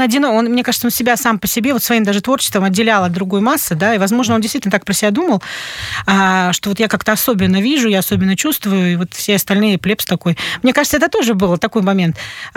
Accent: Omsk, Omsk Oblast, Russia; То есть я из Омска, они из Омска.

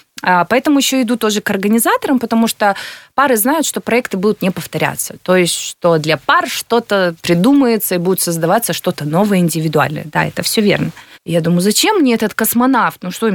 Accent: Kyrgyzstan; born there; Я очень рада, что я родилась в Кыргызстане.

